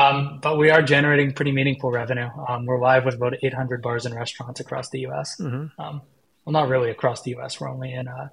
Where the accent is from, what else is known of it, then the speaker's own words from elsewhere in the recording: Canada; we were watching a hockey game, as every Canadian does.